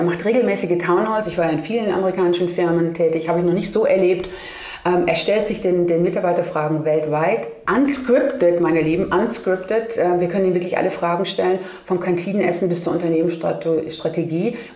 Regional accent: Germany

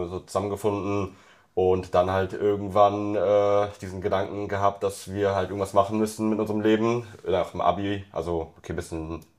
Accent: Bonn, North Rhine-Westphalia, Germany; Also wir kommen aus Bonn

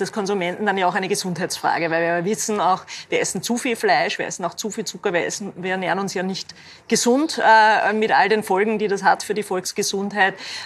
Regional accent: Linz, Upper Austria, Austria; ich stamme aus Linz und da war es wirklich so, da gab es einen Bioladen

